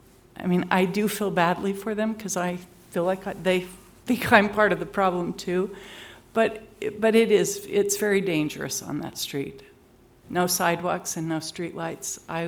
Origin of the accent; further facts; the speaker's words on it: North Salt Lake, Utah, United States; I grew up in North Salt Lake and then married and left. I'm back.